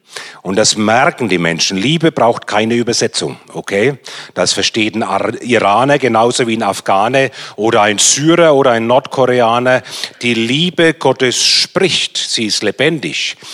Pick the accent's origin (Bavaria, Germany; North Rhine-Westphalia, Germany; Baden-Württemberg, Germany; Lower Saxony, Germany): Bavaria, Germany; Bamberg; Ich bin in Bayern groß geworden, okay? Bin Franke, komme aus Bamberg. So, ich kenne die katholische Kirche. Ich bin in der katholischen Kirche groß geworden